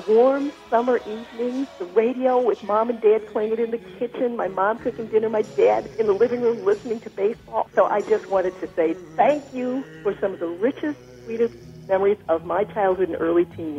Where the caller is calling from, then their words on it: Evanston, Illinois, United States; I'm from Evanston, Illinois.